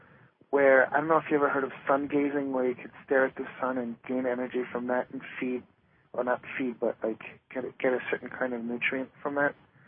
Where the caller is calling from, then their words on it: New York, United States; I'm from New York.